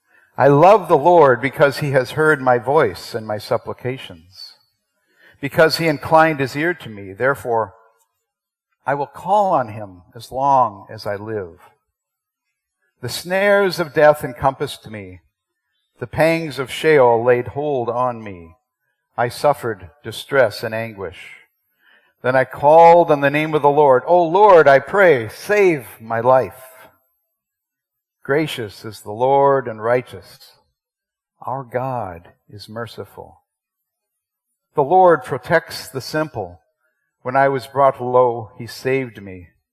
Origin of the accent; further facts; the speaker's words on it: United States; I grew up in the United States, and we had a myth that we believed.